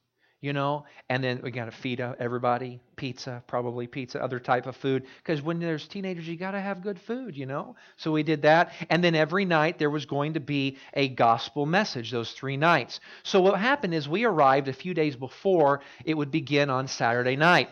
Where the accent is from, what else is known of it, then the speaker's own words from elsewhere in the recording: Florida, United States; born there; I was born in Florida. Not that that matters.